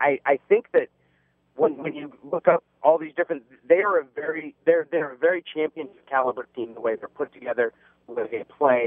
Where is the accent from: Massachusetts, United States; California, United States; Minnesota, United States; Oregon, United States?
Oregon, United States; born there; moved away; I was born in Oregon, and I got out of that state as quick as I could.